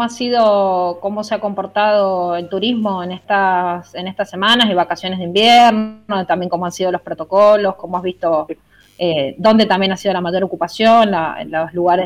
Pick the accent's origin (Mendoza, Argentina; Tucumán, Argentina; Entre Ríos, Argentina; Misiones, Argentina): Mendoza, Argentina; yo como ciudadana mendocina